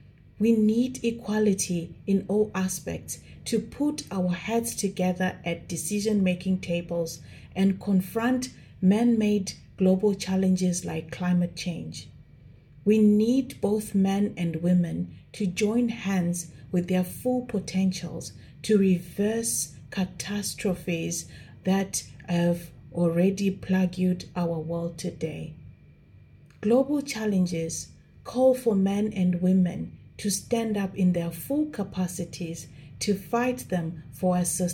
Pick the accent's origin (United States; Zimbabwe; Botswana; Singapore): Zimbabwe; I come from Zimbabwe